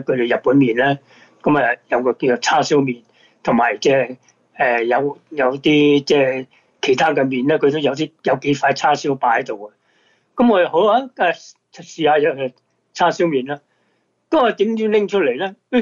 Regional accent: Guangdong, China; 个叉烧就唔系讲我哋广东人食嗰个叉烧喎，系日本式嘅叉烧喎

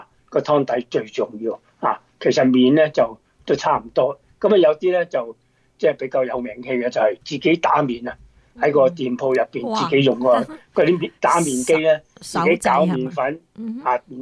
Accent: China; 我哋中國人係叫涼拌麵啦

